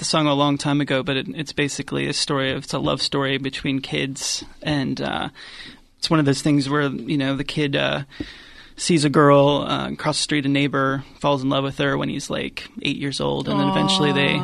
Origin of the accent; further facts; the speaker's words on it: Dayton, Ohio, United States; also born or lived in Columbus; now in Hocking Hills, United States; Me and Eric, we grew up in the Dayton area, and then we moved to Columbus a few years ago. And then I sort of moved, David, I moved to sort of the rural area, like Hocking Hills area with Jessica.